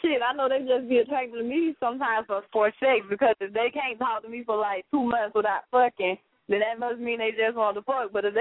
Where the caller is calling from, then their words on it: Pensacola, Florida, United States; I'm calling from Pensacola.